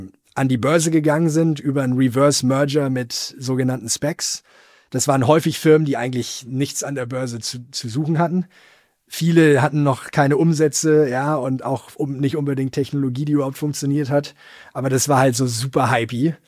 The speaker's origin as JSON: {"language": "German", "region": "Schleswig-Holstein", "country": "Germany", "tie": "born or raised there", "said": "wenn ich in Schleswig-Holstein dann so unterwegs bin, in den Dörfern und Städten, wo ich aufgewachsen bin"}